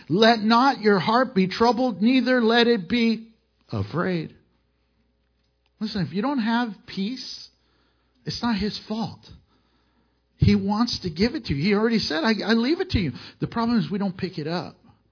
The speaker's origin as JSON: {"language": "English", "town": "Van Nuys", "region": "California", "country": "United States", "tie": "born there", "lives_now": "Houston, United States", "said": "I was born in Van Nuys, but I really consider Houston my home."}